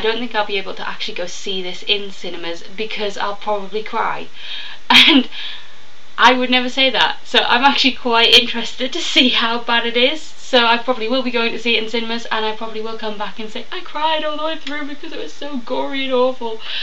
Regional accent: England, United Kingdom; it'll be interesting as an English person who doesn't get out much to see what all of this is meant to be about.

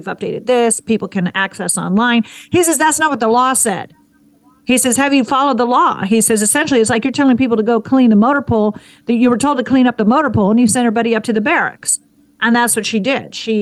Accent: California, United States; also born or lived in Washington, D.C.; I'm from California. I was living in D.C. and still maintain a residence in D.C.

